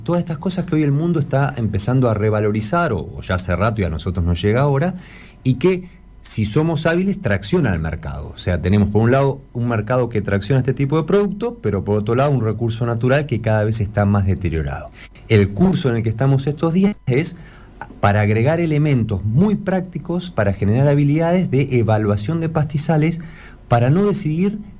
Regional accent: Argentina

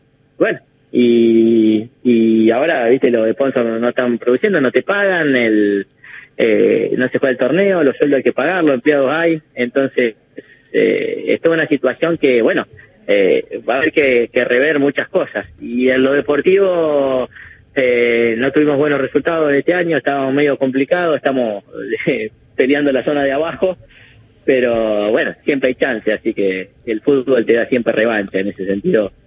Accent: San Francisco, Córdoba, Argentina; Sí, yo soy de acá. Mira, soy de acá, San Francisco.

